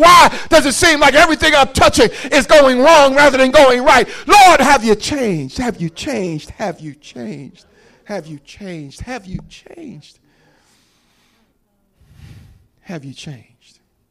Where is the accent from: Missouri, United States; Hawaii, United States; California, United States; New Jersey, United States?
New Jersey, United States; You know, growing up in Jersey, I ain't know nothing about no central air.